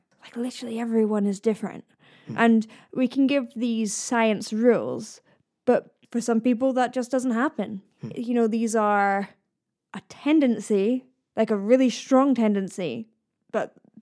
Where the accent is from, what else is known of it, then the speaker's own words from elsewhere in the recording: Scotland, United Kingdom; accent: Scottish, east coast; my accent does confuse everyone. It is, in fact, Scottish, but I was born in England and my parents are English, so it's a little bit confusing because I think it's a bit mixed up. And it's from the east coast of Scotland.